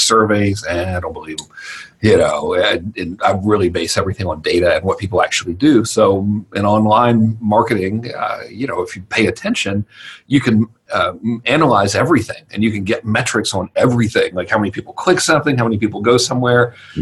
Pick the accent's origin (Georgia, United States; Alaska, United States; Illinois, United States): Georgia, United States; So what it means basically in normal redneck terminology, I'm from Georgia